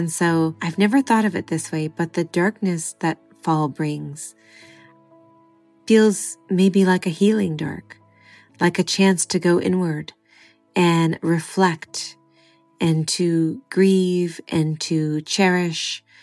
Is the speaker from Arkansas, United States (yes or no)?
no; California, United States; I have always been a summer girl, born and raised in California.